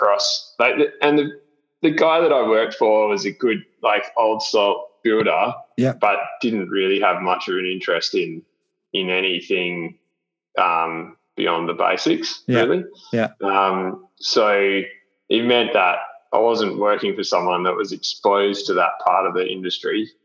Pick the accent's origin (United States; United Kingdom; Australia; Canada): Australia; Perth, Western Australia; well, we grew up with Peter in Perth.